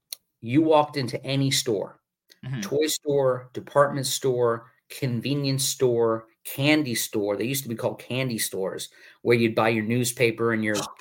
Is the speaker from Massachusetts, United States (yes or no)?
no; Staten Island, New York, United States; I'm from Staten Island. I'm from Staten Island originally.